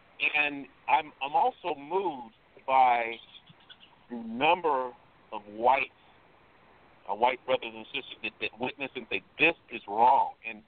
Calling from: Indianapolis, Indiana, United States; I'm calling from Indianapolis.

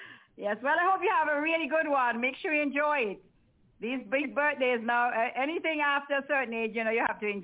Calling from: St. Kitts & Nevis; I'm calling from St. Kitts.

